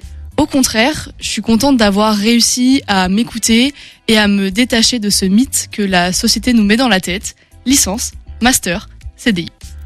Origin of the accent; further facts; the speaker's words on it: Saint-Gilles-Croix-de-Vie, Pays de la Loire, France; also born or lived in Angers; now in Paris, France; Je suis une fille qui vient de la mer. Avant d'être sur Angers, j'ai grandi en Vendée, dans la petite ville de Saint-Gilles-Croix-de-Vie. J'ai été éduquée au bord de la mer